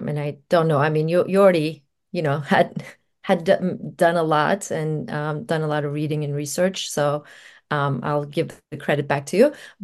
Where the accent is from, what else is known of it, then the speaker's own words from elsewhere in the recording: Turkey; now in United States; when I moved here from Turkey, right? I'm an immigrant from Turkey to the US